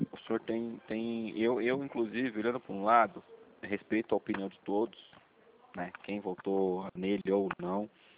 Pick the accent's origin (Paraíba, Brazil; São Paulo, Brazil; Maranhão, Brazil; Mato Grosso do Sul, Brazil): São Paulo, Brazil; São José dos Campos; also born or lived in Ilhabela; Eu sou de São José dos Campos, São Paulo.